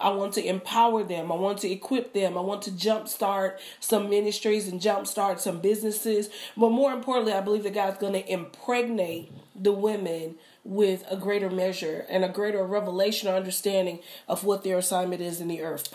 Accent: Dallas, Texas, United States; plus I was born and raised in Dallas. So that I get a chance to see my family and spend time with my mom and my sisters.

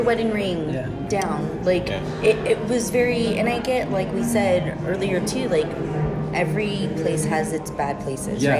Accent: San Ysidro, California, United States; And I grew up in San Ysidro, border town of Tijuana border

